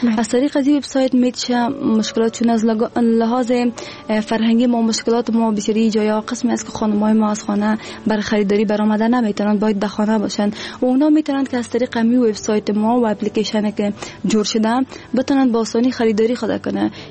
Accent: Afghanistan; و دوباره به افغانستان آمدم

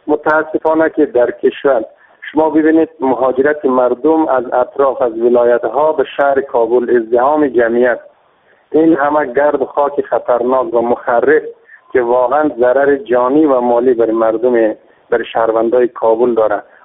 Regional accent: Afghanistan; ما به عنوان یک افغانی از شما تقاضا دارم

